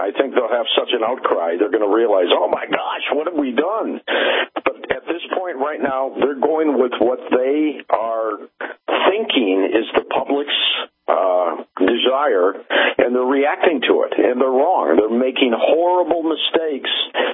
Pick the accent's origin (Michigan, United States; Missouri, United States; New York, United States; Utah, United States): Missouri, United States; St. Louis; Jack Dorsey was from St. Louis. I'm from St. Louis.